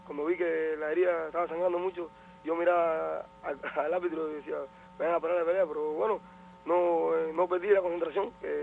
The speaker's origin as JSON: {"language": "Spanish", "town": "Fomento", "region": "Sancti Spíritus", "country": "Cuba", "tie": "born or raised there", "said": "yo pensando cómo estarle a la gente de mi pueblo, todo el mundo contento, porque aquí en Fomento y en la provincia, que yo sepa, de la historia, el único que sea el campeón del mundo soy yo."}